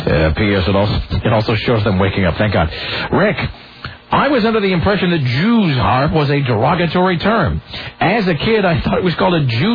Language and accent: English; Kennewick, Washington, United States; there was also a Sambo's restaurant in my hometown, so it's not really, perhaps Kennewick is not really a benchmark of racial tolerance.